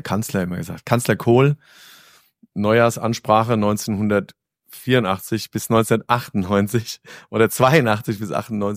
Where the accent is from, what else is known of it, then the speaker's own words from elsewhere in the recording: Hesse, Germany; born there; also zwar hier in der Rhein-Main-Teller-Ebene geboren, aber die Berge sind mein Metier.